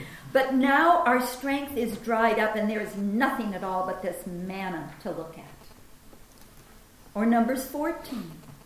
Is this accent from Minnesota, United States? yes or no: yes; Minneapolis, Minnesota, United States; When I was a teenager, I grew up in Minneapolis, Minnesota, right in the center of the states, right below Canada.